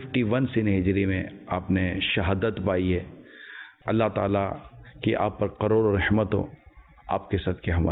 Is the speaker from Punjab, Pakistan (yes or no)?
no; Karachi, Sindh, Pakistan; born there; میری پیدائش کراچی کی ہے